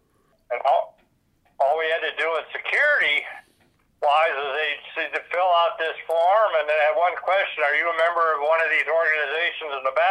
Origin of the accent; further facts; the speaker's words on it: Ohio, United States; Northeast Ohio, in between Conne and Ashtabula.